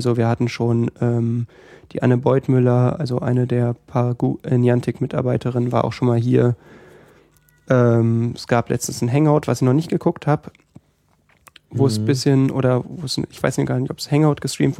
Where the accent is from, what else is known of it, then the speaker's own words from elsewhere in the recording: Berlin, Germany; Also ich muss ehrlich sagen, ich bin ja Berliner, ich bin hier aufgewachsen.